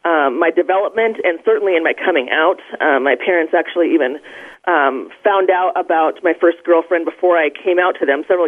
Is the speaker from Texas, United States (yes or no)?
no; Colorado Springs, Colorado, United States; I was raised in Colorado Springs, Colorado, which is and continues to be a very conservative, evangelical-based religious town.